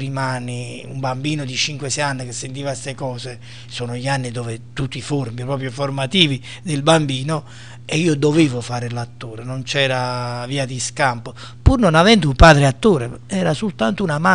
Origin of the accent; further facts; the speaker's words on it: Naples, Campania, Italy; io sono di origine francese, anche se... sono napoletano da 4 generazioni